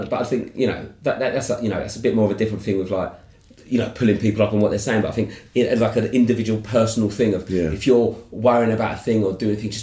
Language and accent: English; United Kingdom; I'm just a British comic on this show, right?